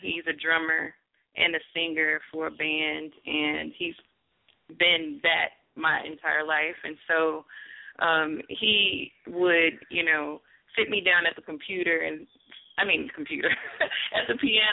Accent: St. Louis, Missouri, United States; born there; Where was I born? I was born in St. Louis, Missouri.

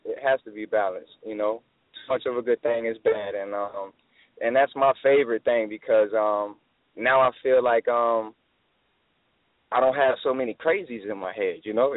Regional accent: Miami, Florida, United States; I'm from Miami.

